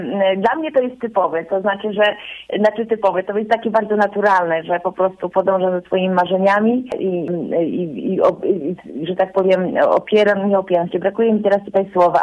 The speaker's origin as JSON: {"language": "Polish", "town": "Łódź", "region": "Łódź Voivodeship", "country": "Poland", "said": "jestem normalną dziewczyną z Łódzki, która po prostu ma marzenie, nie boi się go zrealizować."}